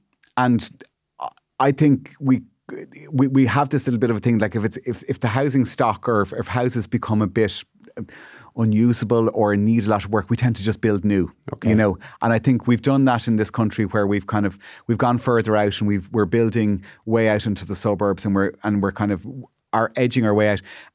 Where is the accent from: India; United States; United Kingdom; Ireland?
Ireland; Malahide, Leinster; now in Dublin, Ireland; because I grew up in the suburbs of Dublin. I grew up in Malahide, right? Okay. I grew up in a brand new house